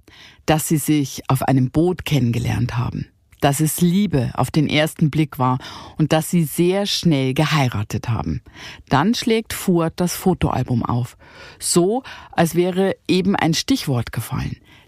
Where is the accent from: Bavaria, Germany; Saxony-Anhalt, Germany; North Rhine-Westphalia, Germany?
North Rhine-Westphalia, Germany; Cologne; Kann man sich als Kölner nicht vorstellen, nee, dass irgendwo nicht Karneval gefeiert wird.